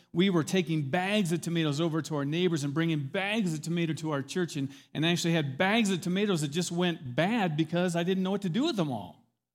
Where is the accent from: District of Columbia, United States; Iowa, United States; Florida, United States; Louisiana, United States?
Iowa, United States; I am from Iowa, but I'm not that good of a gardener.